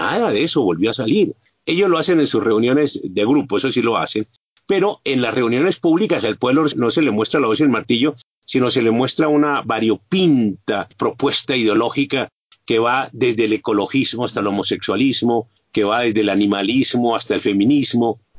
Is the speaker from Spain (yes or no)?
no; Colombia; en mi país, en Colombia.